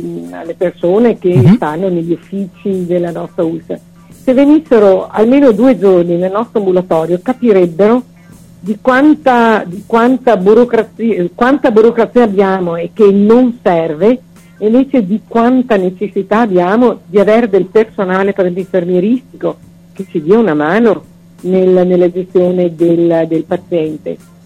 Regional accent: Montebello, Veneto, Italy; procedendo al mio lavoro a Montebello, che è il mio paese ed è il paese dove sono nata, tra l'altro, non solo dove abito, ma anche dove sono nata.

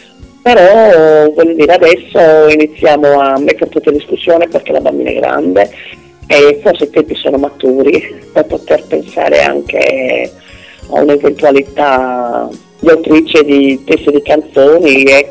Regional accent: Sardinia, Italy; la Sardegna, non perché sia la mia terra

